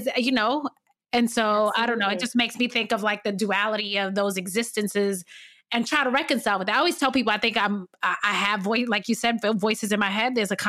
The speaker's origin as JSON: {"language": "English", "region": "New York", "country": "United States", "accent": "New York", "said": "Do I have too much of an accent? Like my New York accent, am I going to like butcher words?"}